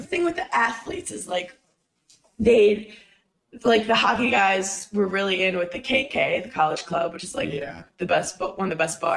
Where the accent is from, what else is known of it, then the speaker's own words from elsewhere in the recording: Brooklyn, New York, United States; oh, like, I'm from Brooklyn, New York. I've never even seen a gun.